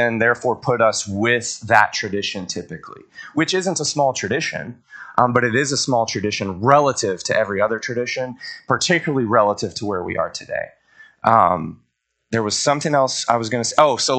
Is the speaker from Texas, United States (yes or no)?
yes; Lake Dallas, Texas, United States; I was growing up in Lake Dallas, Texas. We were podunk, which meant we were probably 20 years behind the rest of you sophisticated people.